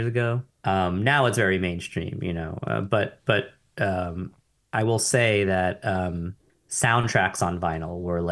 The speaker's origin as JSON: {"language": "English", "region": "New York", "country": "United States", "tie": "born there", "said": "It's not. I was born in New York."}